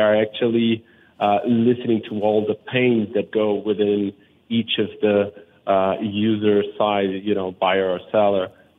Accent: Portugal; I come originally from Portugal, Europe, and bikes is not that common.

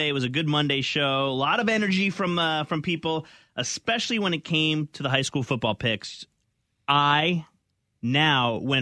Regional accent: North Carolina, United States; But I also want to take Marvin Ridge, because that's my hometown school.

